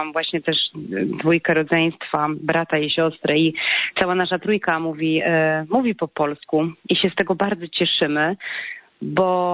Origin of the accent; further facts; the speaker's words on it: Sweden; ja się czuję bardzo Polką, choć tu się urodziłam w Szwecji, ja tutaj wzrastałam, mam szwedzkie koleżanki, praktycznie żadnej polskiej